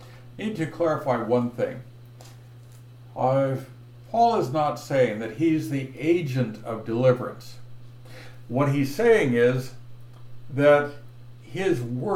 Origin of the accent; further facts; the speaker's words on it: California, United States; So, I grew up in California, and I lived much of my life until my third year of university in Northern California.